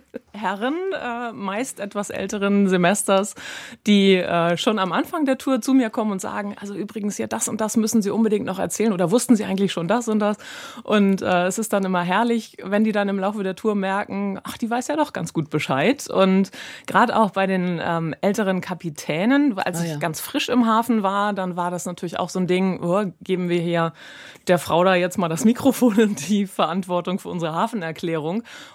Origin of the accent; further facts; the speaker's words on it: Schleswig-Holstein, Germany; Ja, so ein bisschen mit Wind und Regen groß geworden.